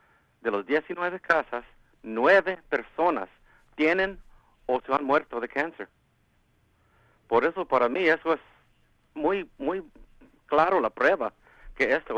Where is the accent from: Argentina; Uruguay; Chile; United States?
United States; Los Angeles, California; born there; nosotros somos una familia que todos nacimos aquí en Boyle Heights.